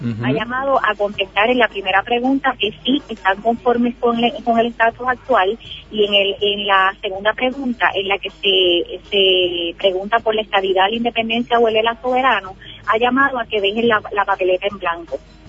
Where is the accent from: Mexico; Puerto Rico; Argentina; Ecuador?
Puerto Rico; Los puertorriqueños viajan con un pasaporte norteamericano, somos ciudadanos norteamericanos